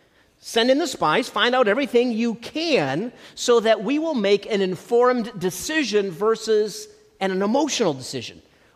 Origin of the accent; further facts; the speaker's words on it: Midwest, United States; I'm from the Midwest, I say pop, I don't say soda